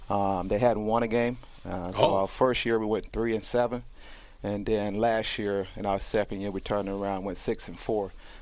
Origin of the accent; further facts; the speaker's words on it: Waterloo, South Carolina, United States; I grew up in South Carolina.